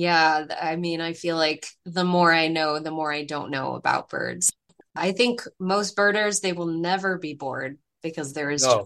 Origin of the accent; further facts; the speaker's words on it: Illinois, United States; one of my favorite childhood memories growing up in Illinois with my family was our annual spring robin contest.